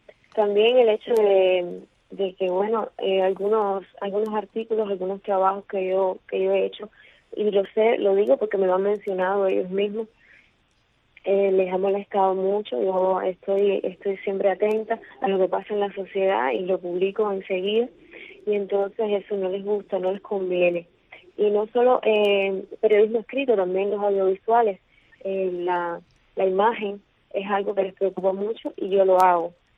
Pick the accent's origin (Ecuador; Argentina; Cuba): Cuba; porque soy cubana